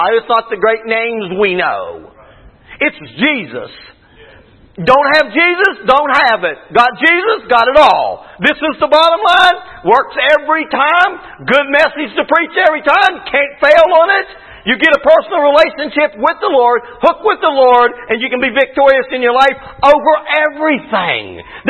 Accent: Webster Springs, West Virginia, United States; I had this dream, and in my dream, we was in my hometown of Webster Springs, and in Webster Springs they used to have a wood chopping day parade

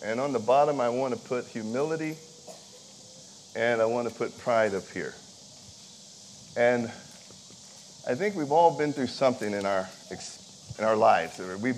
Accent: Sacramento, California, United States; also born or lived in Dallas; I am from Sacramento, California, formerly of Dallas, Texas. Still have an identity there.

